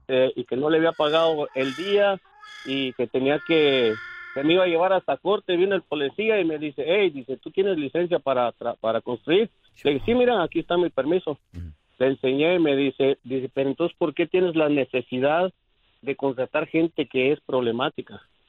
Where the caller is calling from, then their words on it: California, United States; Aquí en Orange County.